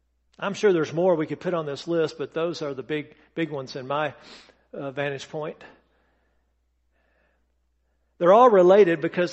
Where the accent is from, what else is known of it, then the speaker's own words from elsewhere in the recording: United States; we're so American, Heath.